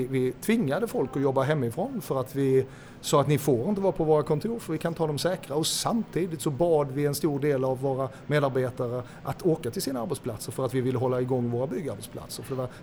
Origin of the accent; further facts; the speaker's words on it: Skåne, Sweden; Innan dess, så jag är född uppvuxen på Bjärehalvön. Då sommarjobbar man med att plocka potatis.